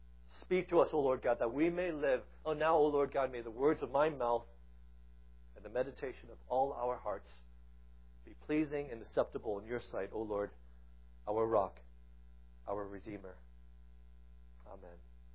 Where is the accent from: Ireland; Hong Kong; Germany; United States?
Hong Kong; I grew up in Hong Kong